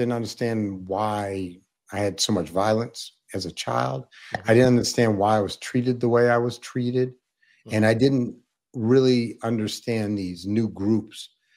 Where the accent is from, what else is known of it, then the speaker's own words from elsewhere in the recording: Anchorage, Alaska, United States; because I grew up in Anchorage and I grew up around heavy metal music.